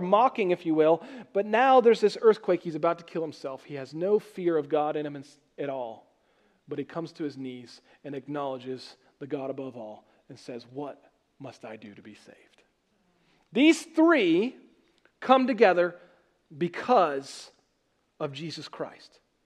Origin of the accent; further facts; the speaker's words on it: United States; If you know anything about grams, I know we're American here.